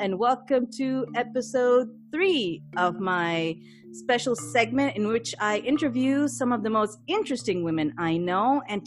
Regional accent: Pakistan; I'm growing up in Pakistan

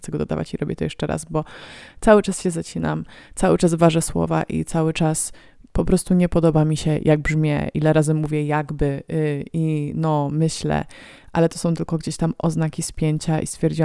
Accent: Pomeranian Voivodeship, Poland; no bo przecież jestem koniarą z Pomorza, tak?

